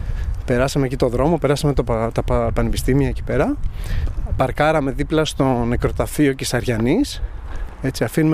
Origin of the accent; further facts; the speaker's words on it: Athens, Attica, Greece; Λοιπόν, εγώ είμαι Αθηναίος. Οπότε τώρα, κλασικός Αθηναίος από το κέντρο